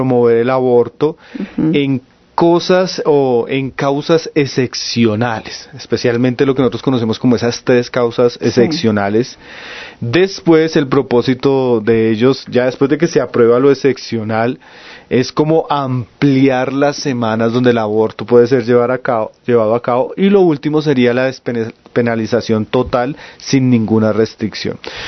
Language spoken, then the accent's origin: Spanish; Colombia; una decisión que como colombianos no deberíamos estar de acuerdo